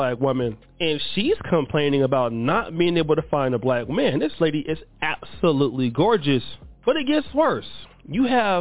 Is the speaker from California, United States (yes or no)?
yes; Los Angeles, California, United States; also born or lived in Sacramento; I was born in Los Angeles County, raised partly in L.A. The majority of my life I spent as an adult in Sacramento, California.